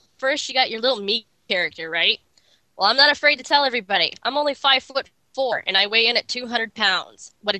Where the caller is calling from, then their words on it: Phoenix, Arizona, United States; I am calling from Phoenix, Arizona.